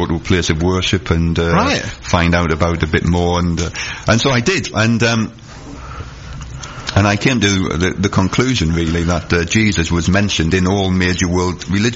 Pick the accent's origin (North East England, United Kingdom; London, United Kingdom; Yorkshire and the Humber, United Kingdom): North East England, United Kingdom; Sunderland; accent: post Geordie; No, I'm not an Essex boy. My hometown is Sunderland.